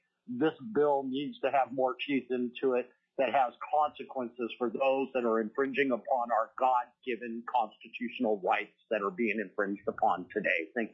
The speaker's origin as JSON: {"language": "English", "town": "Big Lake", "region": "Alaska", "country": "United States", "said": "I'm from Big Lake, Alaska"}